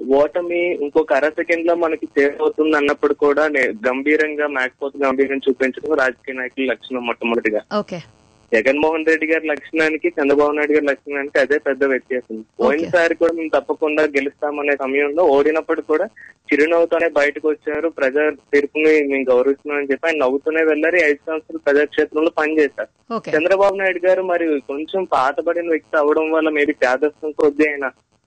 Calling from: Visakhapatnam, Andhra Pradesh, India; నేను వైజాగ్ నుంచి మాట్లాడుతున్నాను.

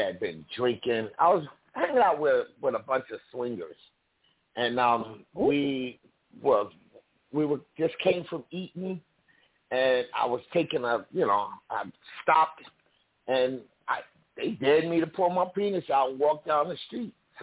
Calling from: New York, United States; I'm calling from New York.

